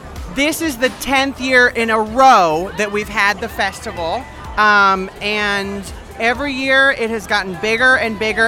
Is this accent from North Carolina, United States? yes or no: yes; Greensboro, North Carolina, United States; I'm from Greensboro, North Carolina. I am a trans woman and I do drag.